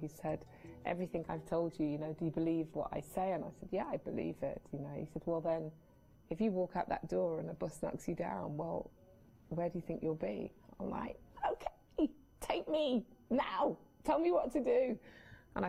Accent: Derby, East Midlands, United Kingdom; I've been in Derby all my life. I'm the only one of my family who's moved out of Derby, and that was my saving grace, because from Derby to Nottingham, and I always say I was born in Nottingham because that's where I became Muslim.

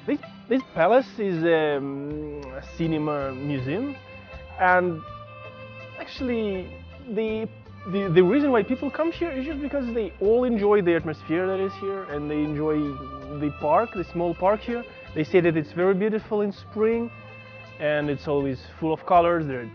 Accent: Russia; English is a second language; From Russia.

